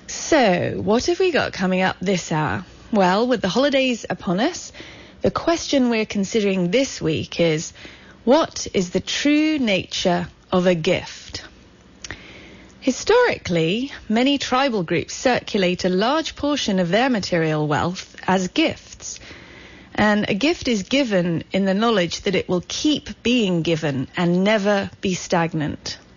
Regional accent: United Kingdom; now in Santa Cruz, United States; I'm British, as you can probably tell, but I've lived in Santa Cruz for over 10 years, and I'm also an American citizen.

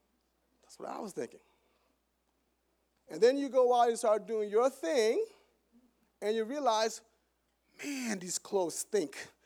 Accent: Palm Beach, Florida, United States; also born or lived in Haiti; So I'm Haitian. I was born in Haiti. My dad, being a very visionary man, brought us here to America with just a better vision and hope for us. Raised up in Palm Beach, came up here in Tallahassee, Florida

